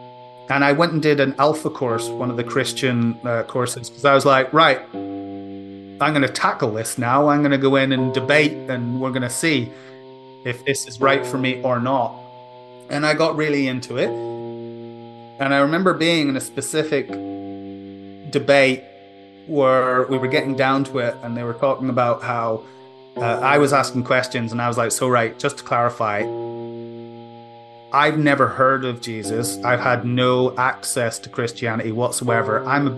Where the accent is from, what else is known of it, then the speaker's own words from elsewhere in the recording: Ireland; Listening to, as an Irish Catholic, that was literally terrified of the devil, thought he was under my bed